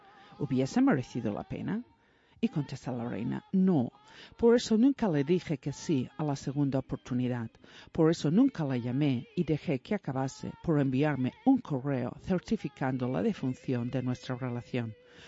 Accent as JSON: {"language": "Spanish", "region": "California", "country": "United States", "said": "Yo soy de California."}